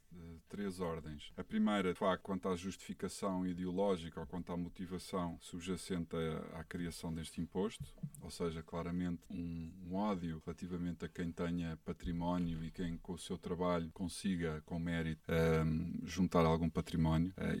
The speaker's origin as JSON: {"language": "Portuguese", "country": "Portugal", "said": "que mais me choca enquanto português"}